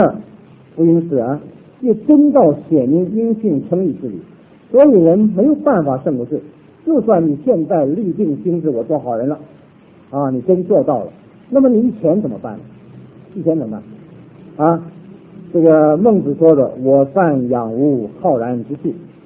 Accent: Northeast China, China; 我的祖父啊，我们东北人

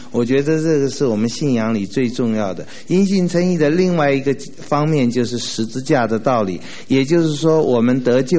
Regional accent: Taiwan; 我们从台湾来的人，尤其信主的哈

